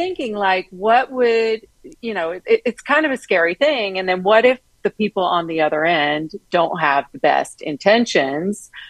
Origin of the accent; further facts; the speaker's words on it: Tennessee, United States; Well, I can definitely turn the accent up. Yep. I grew up in Tennessee, so.